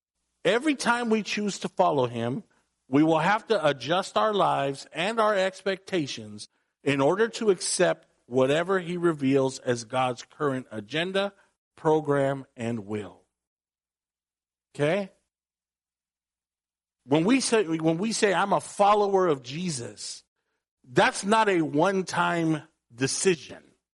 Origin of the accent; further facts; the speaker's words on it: San Jose, California, United States; You know I'm from Eastside San Jose.